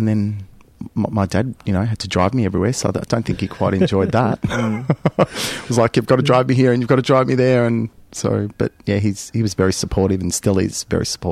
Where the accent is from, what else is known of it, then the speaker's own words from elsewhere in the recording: Melbourne, Victoria, Australia; Okay, I was born and raised in Melbourne.